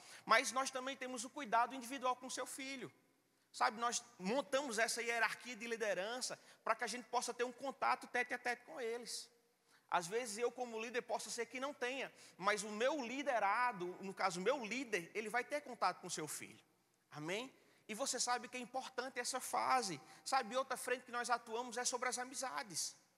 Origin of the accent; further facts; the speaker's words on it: Petrolina, Pernambuco, Brazil; Eu sou da cidade de Petrolina